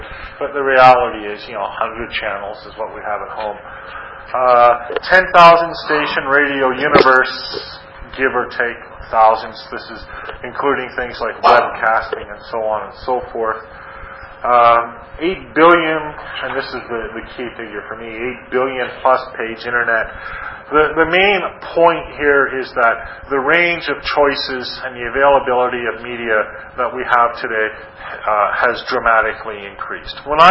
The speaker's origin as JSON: {"language": "English", "town": "Ottawa", "region": "Ontario", "country": "Canada", "tie": "born or raised there", "said": "I grew up near Ottawa."}